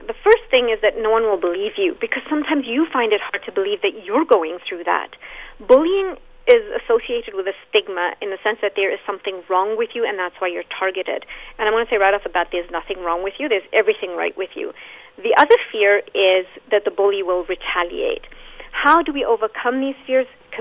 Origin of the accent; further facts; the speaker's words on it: South Africa; also born or lived in Zambia; I was born in Central Africa, Zambia. I grew up in apartheid South Africa.